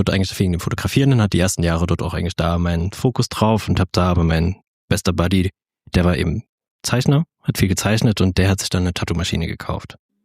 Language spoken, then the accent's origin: German; Dresden, Saxony, Germany; now in Leipzig, Germany; In Dresden.